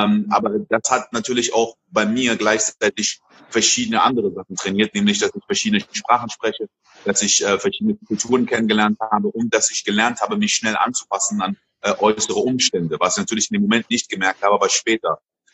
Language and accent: German; Côte d’Ivoire; now in Germany; Ich bin in Elfenbeinküste groß geworden, dann nach Deutschland gezogen. Meine Eltern sind sehr viel umgezogen.